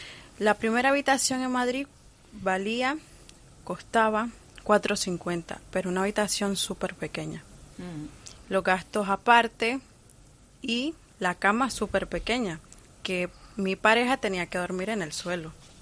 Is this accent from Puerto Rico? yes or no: no; Nicaragua; now in Spain; que era de mi país, que yo soy de Nicaragua